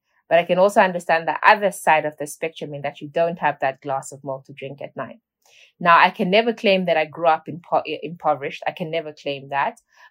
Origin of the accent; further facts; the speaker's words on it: Namibia; I'm multifaceted, passionate Namibian who's just trying to do as much as I possibly can to impact development in my home country, Namibia.